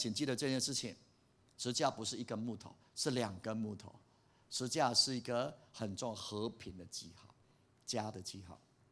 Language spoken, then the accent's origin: Chinese; Taichung, Taiwan; 就是我们台湾人啊，就是我们华人啊，直接讲就讲台中人啊